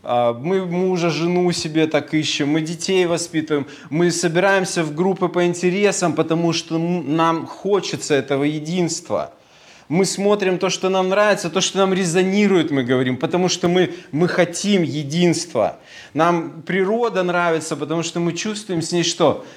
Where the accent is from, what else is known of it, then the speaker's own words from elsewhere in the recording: Belarus; moved away as an adult; now in Saint Petersburg, Russia; я сам родом из Белоруссии. Олег просил, чтобы я немножко свою биографию рассказал, поэтому пока расскажу, не спешите. В Питере я с 2000 года приехал